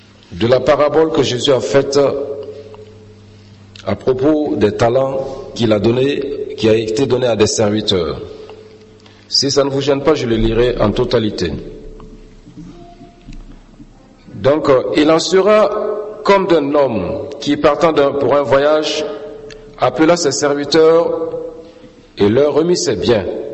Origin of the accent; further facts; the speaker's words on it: Burkina Faso; Je viens de Burkina Faso.